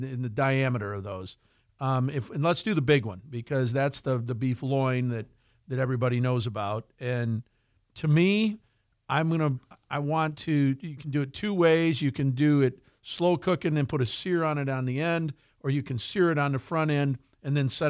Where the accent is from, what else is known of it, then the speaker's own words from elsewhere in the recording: Michigan, United States; That was Evan Beamer from Single Tree Farms in my hometown of Shartucky, Michigan.